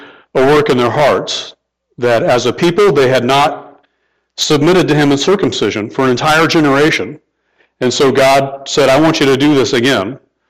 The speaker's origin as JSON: {"language": "English", "region": "California", "country": "United States", "tie": "born there", "said": "I was born in California. I have no clue where that is."}